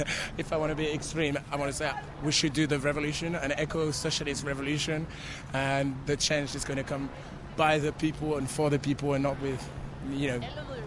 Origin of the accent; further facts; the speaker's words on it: Paris, Île-de-France, France; English is a second language; I'm French. I'm from Paris.